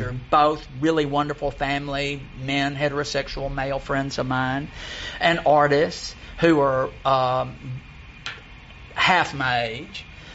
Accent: Dallas, Texas, United States; Dallas is my hometown in Texas.

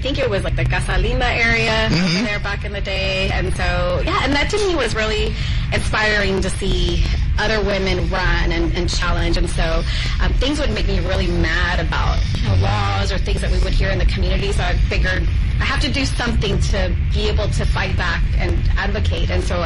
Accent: Dallas, Texas, United States; So I was born and raised in Dallas.

